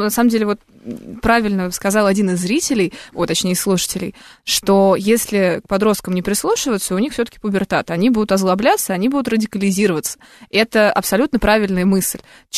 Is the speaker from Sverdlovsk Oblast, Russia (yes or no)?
no; Saint Petersburg, Russia; после того, как она перестала быть губернатором моего родного города